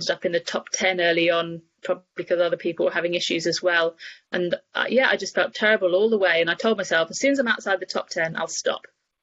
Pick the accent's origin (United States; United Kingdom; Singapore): United Kingdom; I thought, being British, that if I just took the mandatory kit, I'd be fine.